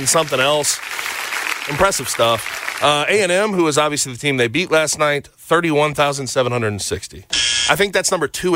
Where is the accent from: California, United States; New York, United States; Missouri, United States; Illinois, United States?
Missouri, United States; St. Louis; He's from St. Louis, from my hometown. He went to school about 15 minutes away from where I went to school at DeSmet.